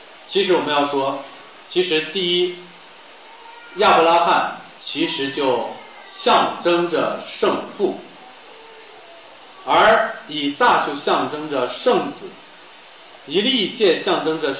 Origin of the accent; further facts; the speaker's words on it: China; 我们中国人所说的天作之合是什么意思呢？